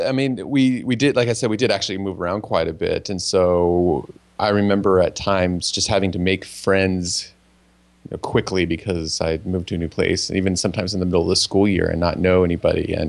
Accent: Fairbanks, Alaska, United States; also born or lived in Anchorage; now in Portland, United States; No, I grew up in Alaska.

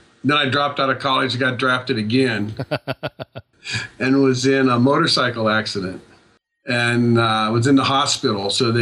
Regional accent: California, United States; also born or lived in Ohio; I was born in Ohio, kind of grew up in California.

